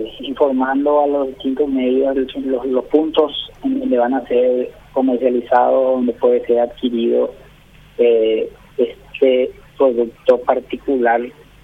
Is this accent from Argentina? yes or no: no; Paraguay; cómo somos los paraguayos en un porcentaje importante.